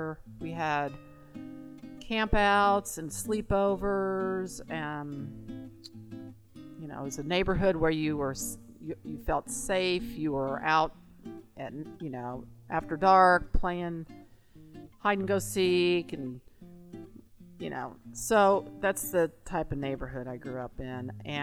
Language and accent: English; Beech Grove, Indiana, United States; I am Joseph's maternal grandmother. I grew up in Beech Grove, Indiana, in the 70s. Well, in the 60s. I was born in 1961. Okay, growing up in Beech Grove, as probably pretty well known, it was very white, not diverse at all.